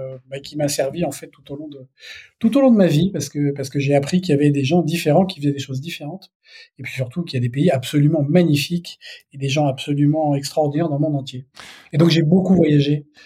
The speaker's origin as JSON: {"language": "French", "town": "Paris", "region": "Île-de-France", "country": "France", "tie": "born or raised there", "said": "Je suis un pur parisien. Né à Paris, vivant à Paris, même si j'ai une famille qui est originaire de l'ouest de la France"}